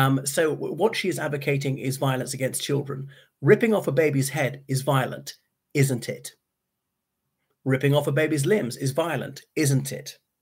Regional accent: Ireland; from Ireland.

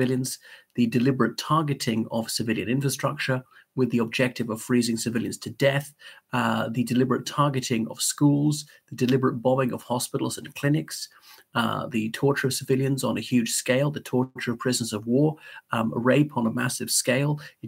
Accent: Ireland; from Ireland, so welcome back to my channel once again.

